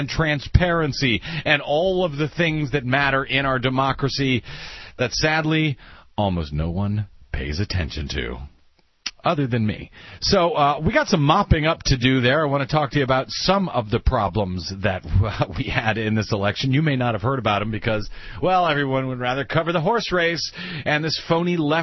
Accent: Missouri, United States; I'm from Missouri, so I can pull that stuff off.

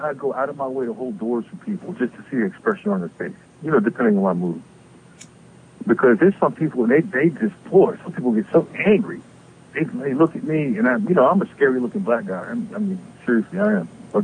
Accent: Northeast, United States; she's from Connecticut, you know, and I'm from the Northeast

